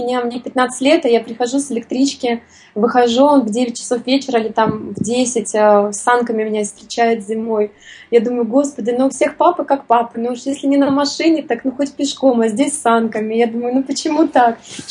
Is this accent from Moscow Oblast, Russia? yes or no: yes; Moscow Oblast, Russia; Вот я росла в Подмосковье и в военном городке